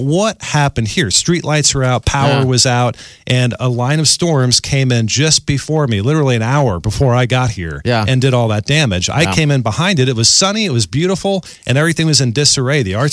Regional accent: New York, United States; now in Omaha, United States; I'm from New York originally.

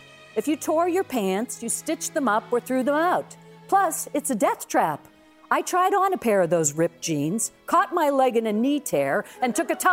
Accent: Massachusetts, United States; But honey, I'm from Massachusetts.

